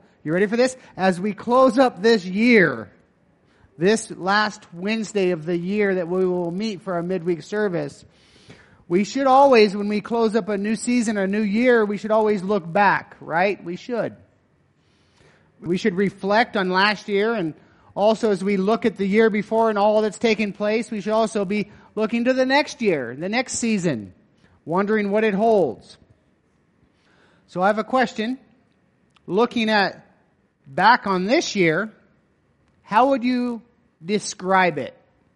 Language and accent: English; Eureka, Nevada, United States; I'm from Nevada. I shared Sunday. I'm from Eureka, Nevada.